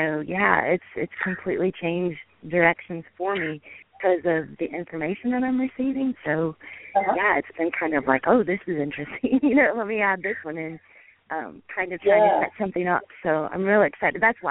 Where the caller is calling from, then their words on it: Georgia, United States; I'm calling from Georgia.